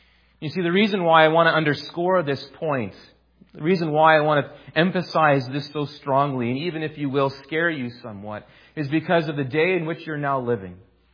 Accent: Grand Rapids, Michigan, United States; I come from Grand Rapids. I come from Classist, Michigan, of the URC.

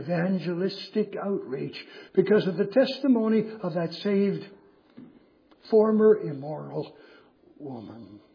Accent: Ontario, Canada; Lord, I confess that I'm Anglophone from Ontario, Canada

